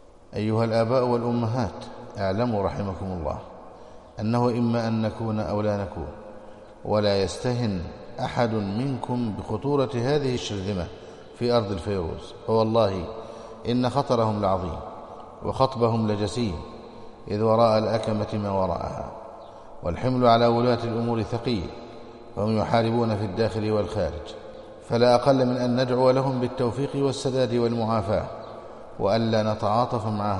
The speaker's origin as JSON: {"language": "Arabic", "country": "Egypt"}